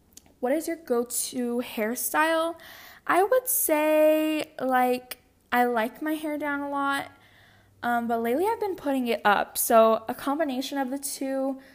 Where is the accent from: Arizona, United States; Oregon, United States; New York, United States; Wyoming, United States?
Arizona, United States; Phoenix; Where did you grow up? I grew up in Phoenix, Arizona.